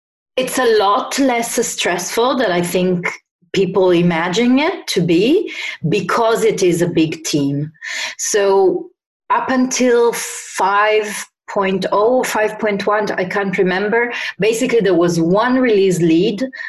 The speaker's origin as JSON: {"language": "English", "town": "Turin", "region": "Piedmont", "country": "Italy", "tie": "born or raised there", "second_language": "English", "said": "we organized Work in Torino, which was the first, which is my hometown"}